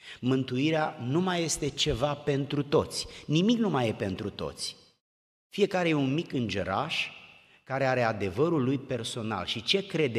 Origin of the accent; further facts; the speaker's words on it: Romania; Vedeți, eu sunt român și când spun eu sunt român, eu vorbesc despre o cultură specific românească